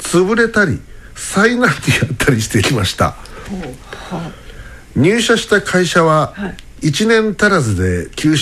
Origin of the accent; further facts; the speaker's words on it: Kobe, Hyogo, Japan; also born or lived in Kanagawa; 神戸で生まれ育ち結婚で、これ神奈川かな、神奈川に住んでいた時です。